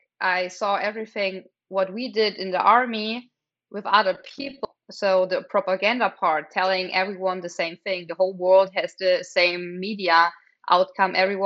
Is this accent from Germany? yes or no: yes; Augsburg, Bavaria, Germany; we had the chance to grow up in Bavaria, in a town near Munich, in Augsburg. And yeah, that was a very, very wonderful time for me to growing up in Bavaria. And in this time, I learned loving my country, loving being German.